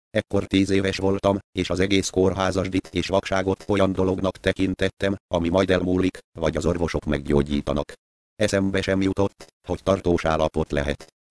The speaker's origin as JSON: {"language": "Hungarian", "town": "Kondoros", "region": "Békés", "country": "Hungary", "tie": "born or raised there", "moved": "as an adult", "lives_now": "Budapest, Hungary", "said": "28 éves. 18 éves korom óta élek Budapesten, de vidéken születtem, és Békés megyében, Kondoroson laktam. Szüleim és testvéreim most is ott élnek."}